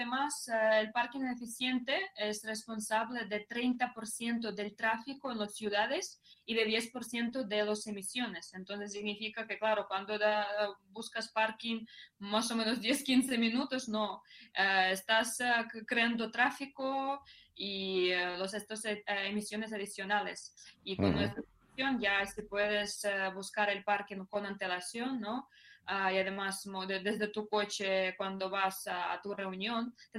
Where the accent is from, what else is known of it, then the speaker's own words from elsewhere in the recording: Ukraine; now in Madrid, Spain; Pues yo soy madrileña, pero soy de Ucrania.